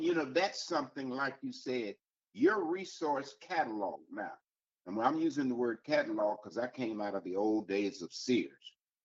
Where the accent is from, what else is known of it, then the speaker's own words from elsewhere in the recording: Alabama, United States; I grew up in Alabama, and if you didn't have a pellet gun by six, then you wasn't in Alabama.